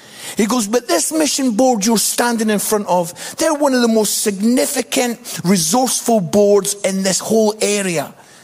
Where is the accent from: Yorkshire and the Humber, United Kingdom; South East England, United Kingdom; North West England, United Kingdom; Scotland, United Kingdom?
Scotland, United Kingdom; I'm Scottish